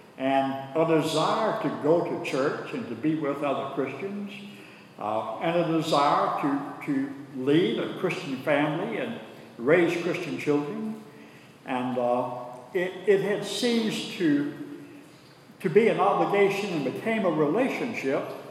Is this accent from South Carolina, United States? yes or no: yes; Sumter, South Carolina, United States; Lyman's father. … Lyman's mother. We're from Sumter, South Carolina.